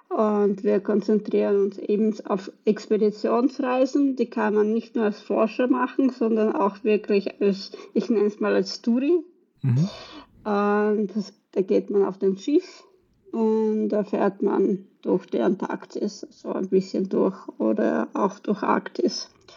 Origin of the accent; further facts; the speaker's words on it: Austria; also born or lived in Russia; geboren in Russland, aufgewachsen in Österreich und seit 2 Jahren als digitale Nomadin in der Welt unterwegs